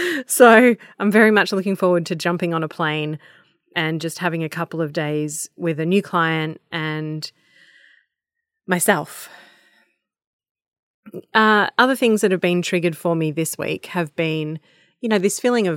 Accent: Victoria, Australia; as a five-year-old growing up in the Dandenong Ranges

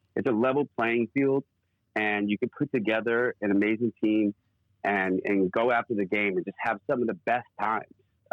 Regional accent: Massachusetts, United States; now in West Hollywood, United States; I grew up in Massachusetts, but I made my way out here.

